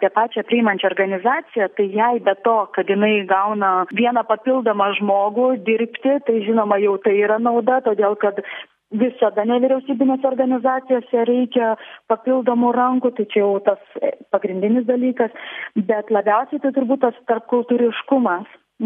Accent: Klaipėda, Klaipėda County, Lithuania; Aš esu iš Klaipėdos, ar ne, ir tenais iš tikrųjų ir kelios organizacijos.

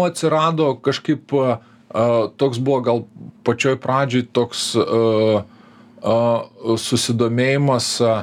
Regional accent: Radviliškis, Šiauliai County, Lithuania; born there; O gimiau aš, tai esu gimęs 77 metais, Liepos 18 dieną, gimiau Radviliškį

